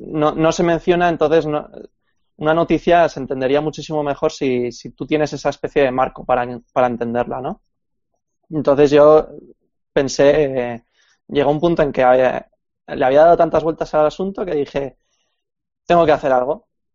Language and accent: Spanish; Pamplona, Navarre, Spain; estás muy contento porque estás en una ciudad nueva, yo soy de Pamplona